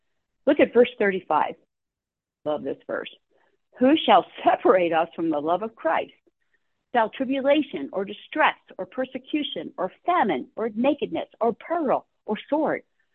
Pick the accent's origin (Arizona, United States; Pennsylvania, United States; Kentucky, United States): Pennsylvania, United States; Philadelphia; I remember a time when I was little in Philadelphia. I grew up in Philadelphia, a little bit of a rough neighborhood every now and then.